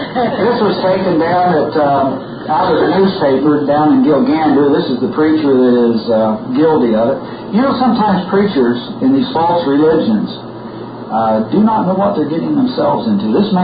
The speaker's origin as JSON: {"language": "English", "region": "Iowa", "country": "United States", "tie": "born or raised there", "said": "Well, I grew up in Iowa."}